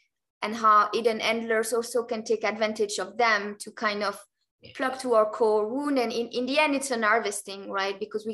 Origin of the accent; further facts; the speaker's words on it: Belgium; So I grew up in Belgium, in a small town, and I'm back there actually, living there for a few years now.